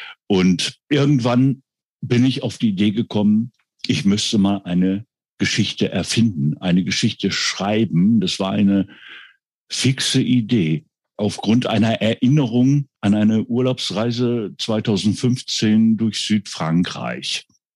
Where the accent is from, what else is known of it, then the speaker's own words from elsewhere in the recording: Heiligenhaus, North Rhine-Westphalia, Germany; also born or lived in Kettwig; bin jetzt 67 Jahre alt. Ich stamme ursprünglich aus dem Niederbergischen, bin in Heiligenhaus aufgewachsen, habe im Fellbad Abitur gemacht und geboren bin ich in Kettwig, was heute zu Essen gehört.